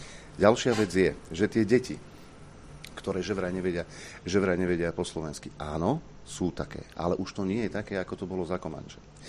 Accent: southern Slovakia, Slovakia; now in Šamorín, Slovakia; Ja som vyrastal na južnom Slovensku.

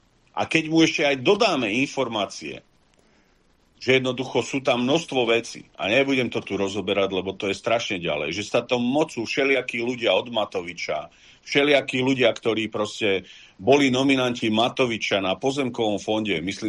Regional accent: Gemer, Slovakia; Ja som z Gemera a u nás sú gemerské gulky.

